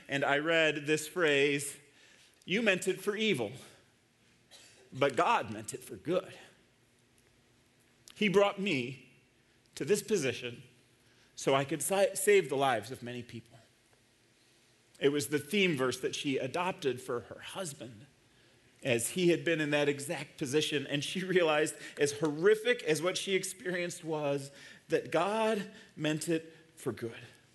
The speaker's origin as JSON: {"language": "English", "town": "Glendale Heights", "region": "Illinois", "country": "United States", "tie": "born or raised there", "said": "He grew up in Wheaton, Illinois, which is just a stone's throw from where I grew up in Glendale Heights, Illinois."}